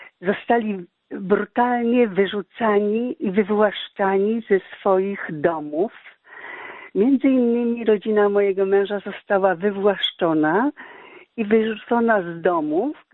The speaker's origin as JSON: {"language": "Polish", "region": "Łódź Voivodeship", "country": "Poland", "tie": "born or raised there", "said": "Ja wychowałam się w niewielkiej miejscowości"}